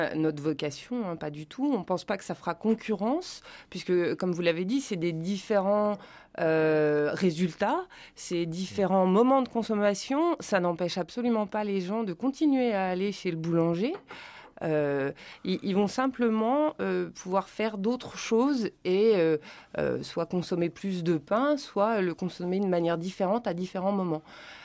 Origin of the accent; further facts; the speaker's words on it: France; comme je suis française